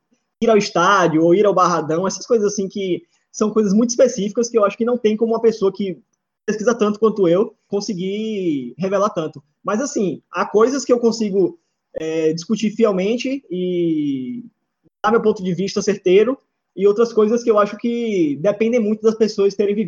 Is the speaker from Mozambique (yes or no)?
no; Salvador, Bahia, Brazil; now in Vitória, Brazil; Eu saí da Bahia e saí de Salvador e viver longe de Salvador também é necessário para eu poder estabelecer outros laços com Vitória